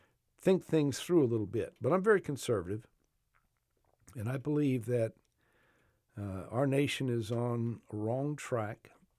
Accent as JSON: {"language": "English", "town": "Macon", "region": "Georgia", "country": "United States", "tie": "born there", "said": "I want to convey to people who are like me, South Georgians. I was born in Macon, Georgia, 1948."}